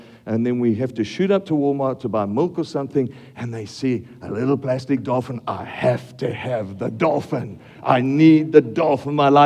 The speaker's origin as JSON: {"language": "English", "country": "Australia", "said": "I'm from Aussie, maybe double extra large"}